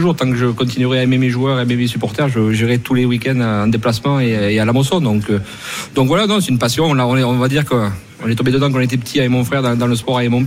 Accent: Montpellier, Occitanie, France; Moi, j'ai l'accent d'ici, donc j'ai pas l'accent lyonnais, mais c'est vrai que je suis né ici.

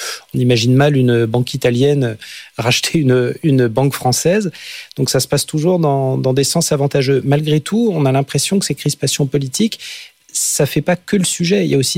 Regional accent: France; peut-être chez nous en France qui empêche des fusions transfrontalières

